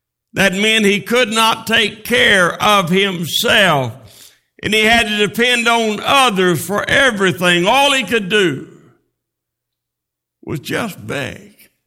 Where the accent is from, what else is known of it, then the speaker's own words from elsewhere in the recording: Oklahoma City, Oklahoma, United States; when I was growing up in the Central Avenue Free Will Baptist Church in Oklahoma City.